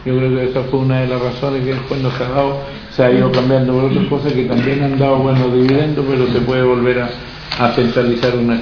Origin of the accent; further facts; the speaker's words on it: Quillón, Ñuble, Chile; si yo soy de Quillón